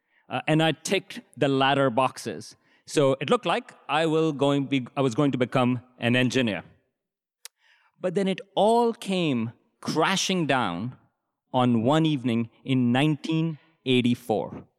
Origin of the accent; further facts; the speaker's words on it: Pakistan; I grew up in Pakistan in the 70s and 80s.